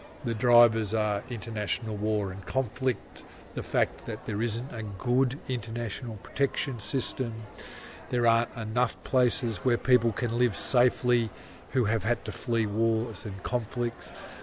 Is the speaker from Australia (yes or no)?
yes; Melbourne, Victoria, Australia; I'm a boy from Melbourne. My parents were Greek Cypriots and they migrated to Australia many years ago.